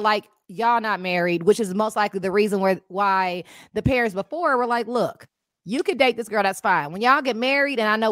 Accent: Los Angeles, California, United States; I'm a 12-year in a row Coachella, born and raised in Los Angeles, Indio goer.

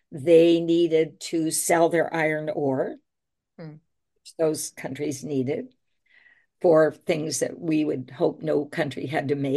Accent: California, United States; now in Oregon, United States; I grew up in California, but by this time we'd been living several years in Oregon.

